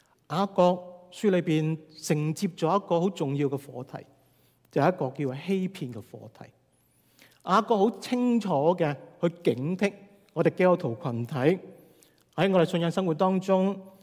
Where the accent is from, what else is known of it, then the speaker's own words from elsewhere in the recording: Guangdong, China; 我哋廣東人咧講嬲呢個字嘅時候咧，即係發怒嘅時間咧，我哋用咗一個字咧，我哋講嬲。